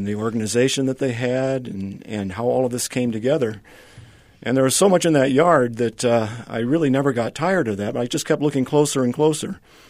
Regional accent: Midwest, United States; I grew up in the Midwest, but I always liked to explore, and I was always very curious about things.

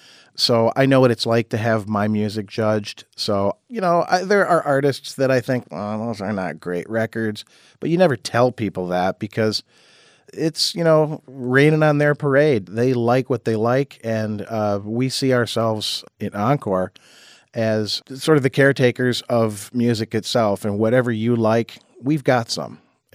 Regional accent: Jackson, United States; So it among my circle of friends growing up in Jackson, we were a bunch of kooky, artistic outsider types.

